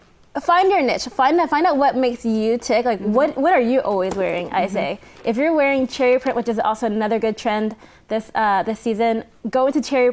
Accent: San Diego, California, United States; also born or lived in Maryland; No, actually, I was born in Maryland. My dad's a former Marine, but I lived in San Diego. Thank you. Yeah. We lived in San Diego the majority of my life.

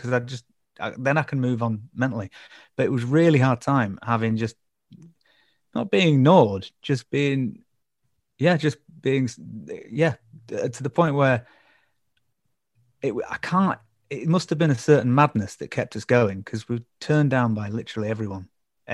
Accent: Leeds, Yorkshire and the Humber, United Kingdom; I love doing gigs in Manchester because we're from Leeds

